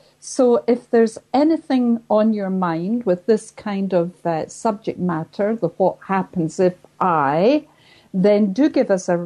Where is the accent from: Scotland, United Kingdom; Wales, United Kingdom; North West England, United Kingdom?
Scotland, United Kingdom; Glasgow; I'm a Glaswegian living in Scotland, I'm really down to earth.